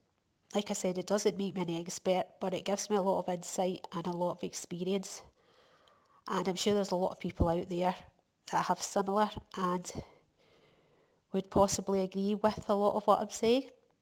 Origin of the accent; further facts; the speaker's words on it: Glasgow, Scotland, United Kingdom; Born and brought up in Glasgow, to an Italian dad. A Glaswegian mum.